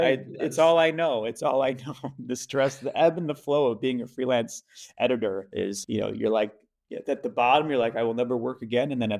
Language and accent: English; United States; moved away as an adult; now in Germany; So we live in Germany. We're obviously from the States, but we love it here a lot.